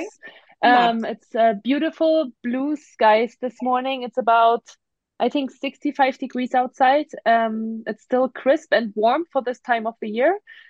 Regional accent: Germany; English is a second language; moved away; So I always start by saying that I'm originally from Germany. That's why I have an accent.

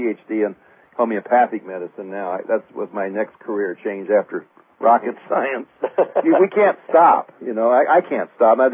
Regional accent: Ann Arbor, Michigan, United States; born there; I used to be all right because I was born in Ann Arbor

